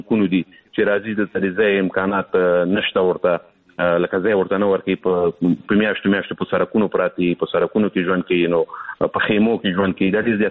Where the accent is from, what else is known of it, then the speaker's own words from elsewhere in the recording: Afghanistan; زه افغان یم،